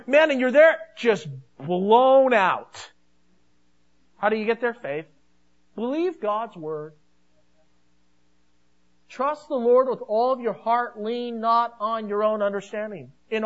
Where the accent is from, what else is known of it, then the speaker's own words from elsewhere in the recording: United States; Well, why don't they grow like that? I'm an American.